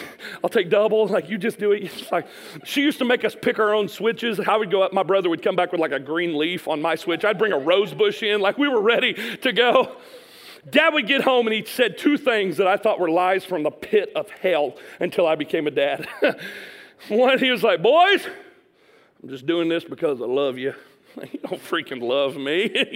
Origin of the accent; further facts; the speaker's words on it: Chattanooga, Tennessee, United States; I grew up on the University of Tennessee at Chattanooga's campus right next to the Kappa Sig house. So from the time we moved to Chattanooga when I was 10, so 10 until I was like 19, I lived next to a bunch of fraternity boys.